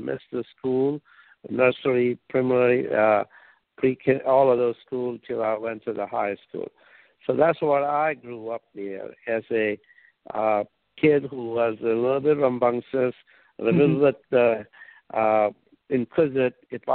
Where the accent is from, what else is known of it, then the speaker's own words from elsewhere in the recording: India; Well, I was born in India in 1944. So that was a British India.